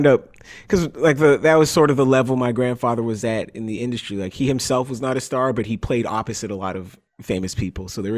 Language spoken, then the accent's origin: English; Toronto, Ontario, Canada; born there; I am African American, but I'm also Canadian. Like these are both big, real, equal parts of who I am. I'm Canadian because I was born here, but like the idea that an African American family would come to Toronto, like there aren't a lot of us.